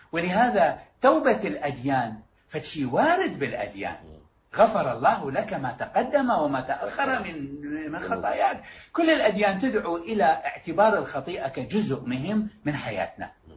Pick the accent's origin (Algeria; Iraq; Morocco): Iraq; عندنا بالعراق مياه أكثر من كل المنطقة حوالينا، عندنا نفط أكثر من أي دولة بالعالم